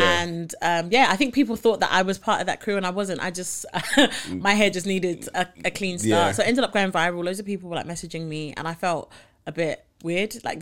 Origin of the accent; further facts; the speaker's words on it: Nigeria; Obviously, I'm Nigerian, so the Niger side with me.